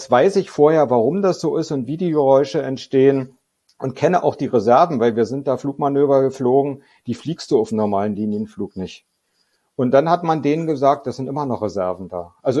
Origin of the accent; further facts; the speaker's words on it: East Germany, Germany; Ich bin im Osten groß geworden. Ich habe lange in dem Bereich gearbeitet, in der Verwaltung bei Interflug, wo die Werft war